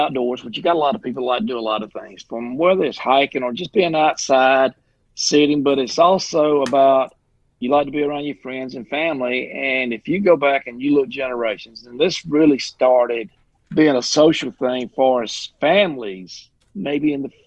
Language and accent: English; Unadilla, Georgia, United States; I'm born and raised in the South. I live right here in Unadilla, Georgia. We're like 100 miles from Florida line.